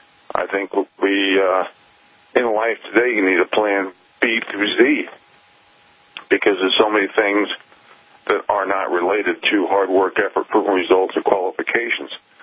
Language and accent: English; United States; You know, I hate to say this, being an American, being a patriot